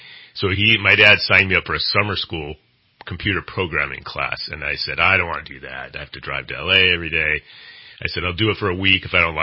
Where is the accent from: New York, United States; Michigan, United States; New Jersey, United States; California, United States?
California, United States; Torrance; So growing up in Southern California, Torrance, which is south of L.A., my parents owned beauty supply businesses.